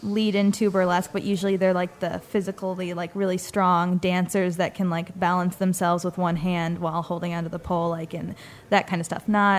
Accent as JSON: {"language": "English", "region": "Ohio", "country": "United States", "tie": "born or raised there", "said": "And so I grew up in Ohio, in the Midwest, in the middle of nowhere."}